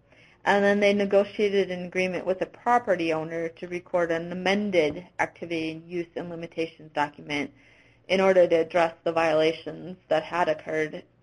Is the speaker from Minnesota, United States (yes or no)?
yes; Minnesota, United States; I haven't come across any in my home state of Minnesota yet.